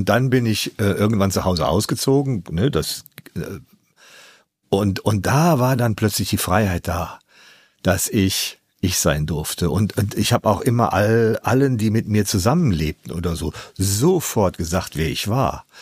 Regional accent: Ratingen, North Rhine-Westphalia, Germany; fährt man von Düsseldorf aus, das ist die Nähe meiner Heimatstadt Ratingen

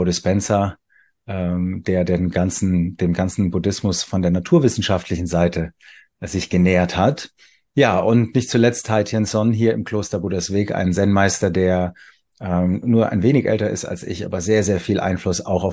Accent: Weinheim, Baden-Württemberg, Germany; born there; Ich wohne wieder in meiner Geburtsstadt Weinheim, dem ich eine ganze Weile in der Welt unterwegs war.

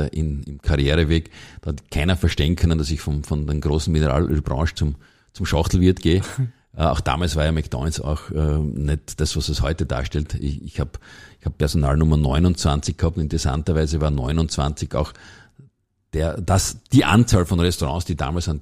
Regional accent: Kirchberg an der Raab, Styria, Austria; Ah, ich komme aus Kirchberg an der Raab.

